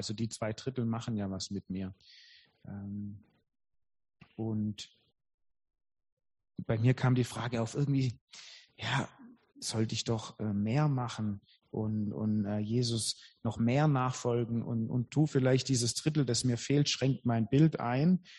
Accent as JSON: {"language": "German", "town": "Weingarten", "region": "Baden-Württemberg", "country": "Germany", "tie": "born or raised there", "said": "Und das war ein Weingarten, wo ich aufgewachsen bin."}